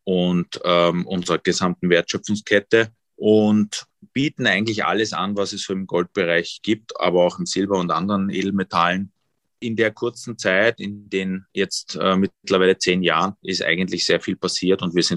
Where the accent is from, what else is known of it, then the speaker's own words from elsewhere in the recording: Vienna, Austria; moved away; also born or lived in East Germany; Ich bin ja geboren in Ostdeutschland. In Ostdeutschland war Gold ein ganz besonders gefragtes Gut. Das war sogar mehr gefragt als die Westmark. Wer dort Gold hatte, er hat eigentlich alles bekommen. Und mein Vater war Wiener. Ich bin als Baby